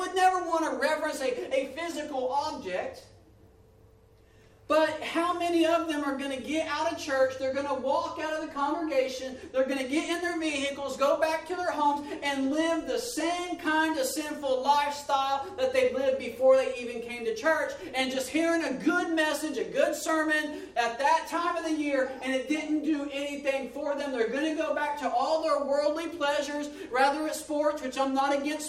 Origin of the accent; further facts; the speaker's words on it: Texas, United States; I'm from Texas, I'm not really partial to the Texas teams